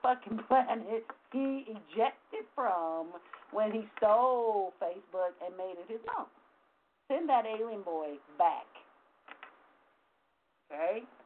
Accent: Los Angeles, California, United States; I'll turn L.A., nigga, I ain't from here. I'm from South Central in 2 seconds.

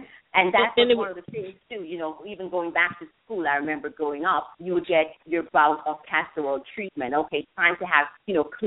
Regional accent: Jamaica; Growing up in Jamaica, let me tell you what it was.

